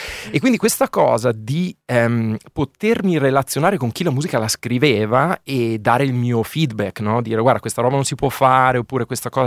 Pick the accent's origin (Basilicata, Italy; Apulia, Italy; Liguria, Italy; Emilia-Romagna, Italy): Emilia-Romagna, Italy; accent: Emilian; tradisco il mio accento emiliano, si sente ancora forte